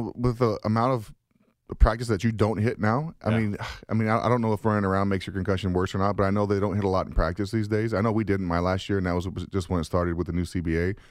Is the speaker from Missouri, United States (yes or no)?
no; New Mexico, United States; I was a Cowboys fan. You know, I grew up in New Mexico.